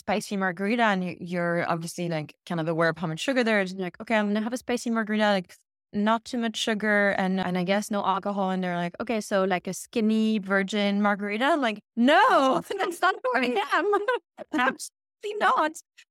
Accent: France; it's always the opposite growing up in France, which is like any excuse to celebrate.

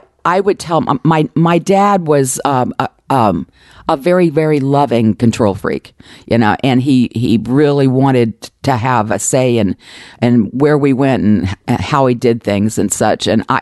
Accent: the South, United States; Those were pretty much our options, at least where I grew up. I grew up in the South.

